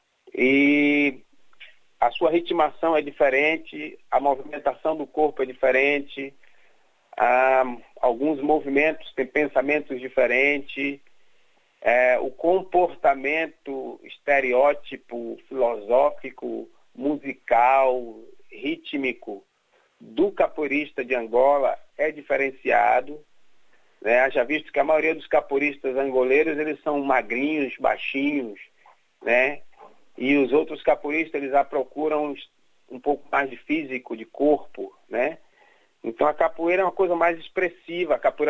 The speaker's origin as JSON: {"language": "Portuguese", "region": "Bahia", "country": "Brazil", "lives_now": "Australia", "said": "advinda da Bahia, de onde eu venho"}